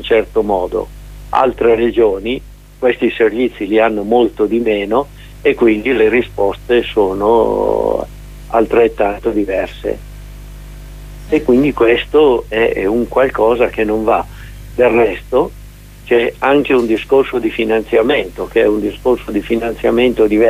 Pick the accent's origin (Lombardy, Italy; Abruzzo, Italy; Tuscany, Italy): Lombardy, Italy; Siccome io sono della Lombardia, ovviamente conosco relativamente bene la situazione attuale